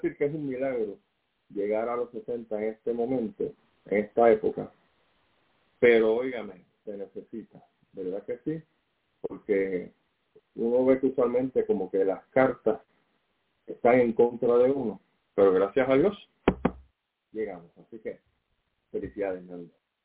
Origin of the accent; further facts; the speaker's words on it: Puerto Rico; Nosotros como buenos puertorriqueños